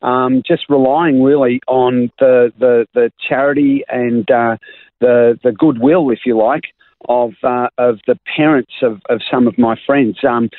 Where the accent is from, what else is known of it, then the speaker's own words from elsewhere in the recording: Melbourne, Victoria, Australia; I was born in Melbourne, in Coburg, which is an inner north suburb of Melbourne. Spent a fair bit of my time in the outer eastern suburbs of Melbourne back in the 60s and the 70s. Aspiring middle class, sort of English and Dutch migrants out in the suburb that I grew up